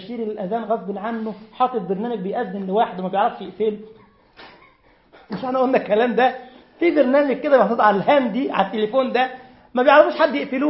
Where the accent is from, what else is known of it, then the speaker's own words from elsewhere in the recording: Egypt; فالمهم جه عندنا في مصر كان عنده محاضره